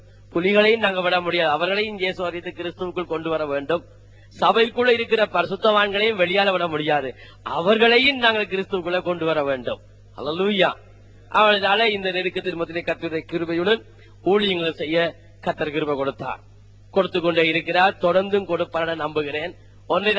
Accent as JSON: {"language": "Tamil", "town": "Thikkam", "region": "Northern Province", "country": "Sri Lanka", "tie": "born there", "said": "யாழ் மாவட்ட பகுதியிலும் நெல்லியடி பகுதியிலே என்னுடைய பிறந்த ஊர் திக்கம் என்ற கிராமத்திலும்"}